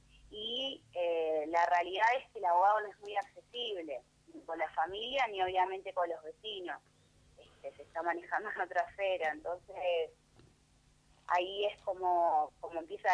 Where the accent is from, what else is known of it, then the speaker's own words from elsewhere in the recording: Buenos Aires, Argentina; now in Córdoba, Argentina; yo soy de Buenos Aires y hace un año que estamos viviendo acá y la verdad que parece otro país.